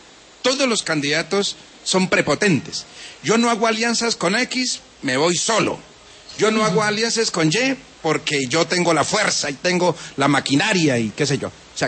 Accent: Colombia; somos los colombianos

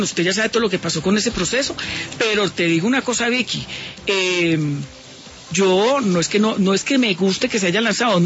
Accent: Colombia; soy más colombiana que cualquiera.

